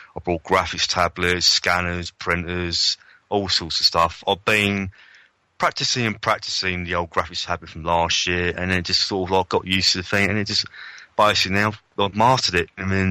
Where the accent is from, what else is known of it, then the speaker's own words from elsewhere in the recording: Ashford, South East England, United Kingdom; I come from Ashford originally. I was born and raised in Ashford in Kent.